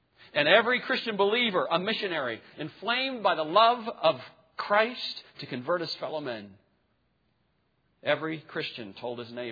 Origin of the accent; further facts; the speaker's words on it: Greenville, United States; I mean, I grew up in Greenville, and over the last 15, 20 years, I mean, Greenville has just exploded.